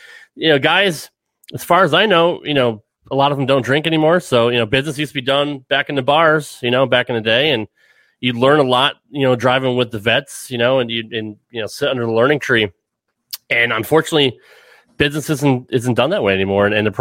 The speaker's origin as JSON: {"language": "English", "region": "Connecticut", "country": "United States", "tie": "born or raised there", "said": "I grew up in Connecticut originally. My wife is from Tennessee, so I moved here about 10 years ago. But originally growing up in Connecticut in the Northeast, you know, I was able to go to Hartford, New Haven."}